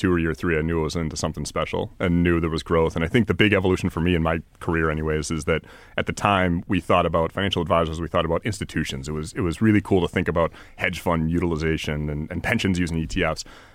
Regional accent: Boston, Massachusetts, United States; I think growing up in Boston, it was more of who are the major employers in financial services.

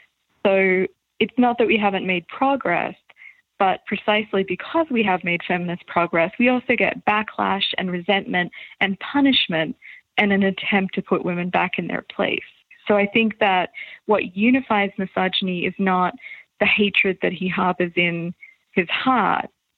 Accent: Australia; For those listeners who aren't familiar, as I wasn't being Australian

